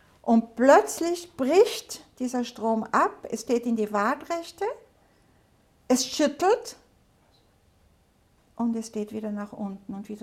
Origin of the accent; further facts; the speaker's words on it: Austria; ich bin Österreicherin